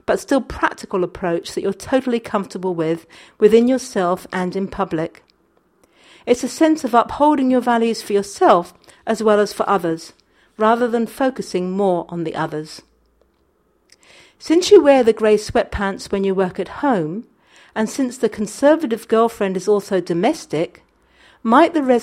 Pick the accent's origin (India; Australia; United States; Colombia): Colombia; And on the other hand, there is a deep longing for returning back to my home country where my entire family lives, and that's Colombia.